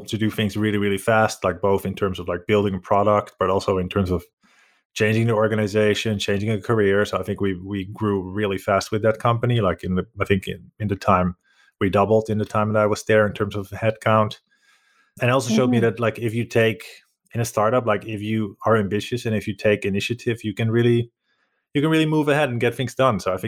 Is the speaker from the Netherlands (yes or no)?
yes; Netherlands; English is a second language; moved away as an adult; now in Finland; So originally, I'm actually from the Netherlands, originally trained as an English teacher and cultural analyst, so like a liberal arts major. But I moved to Finland